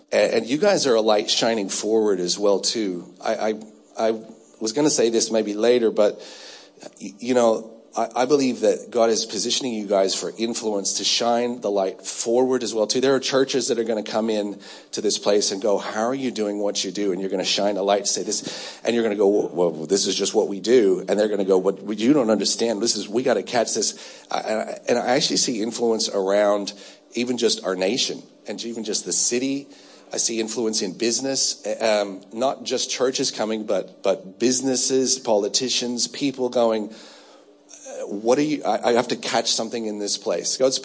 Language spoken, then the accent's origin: English; United States; moved away as an adult; now in Australia; You can tell maybe already by the voice, I am from America.